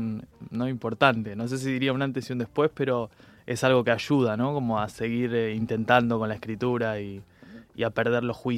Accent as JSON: {"language": "Spanish", "country": "Argentina", "said": "Bueno, yo soy argentino"}